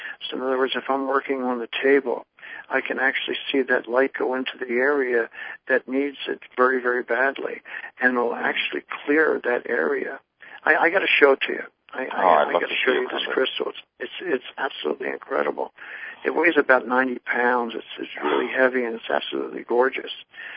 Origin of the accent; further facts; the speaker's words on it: Brigantine, New Jersey, United States; I was raised near Atlantic City, New Jersey, in a little town called Brigantine, New Jersey.